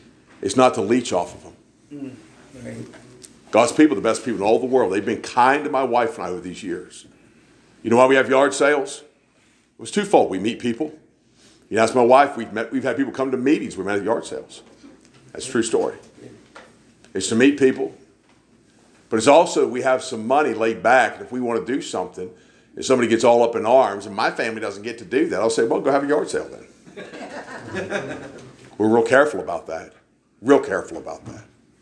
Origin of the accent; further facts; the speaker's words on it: East Coast, United States; I said, well, sir, we're from the East Coast. We don't.